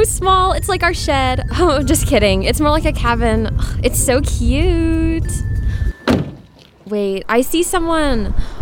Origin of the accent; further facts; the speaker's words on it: Belfair, Washington, United States; Last week, in my hometown of Belfair, Washington, we were thrown, catapulted even, into the national news